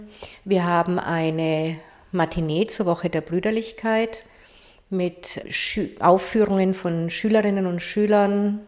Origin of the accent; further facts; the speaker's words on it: Germany; ich bin in Deutschland geboren, bin Deutsche, und man muss mir das eigentlich nicht immer wieder sagen, dass ich dazugehöre, das tue ich automatisch, und meine Religion ist das Judentum.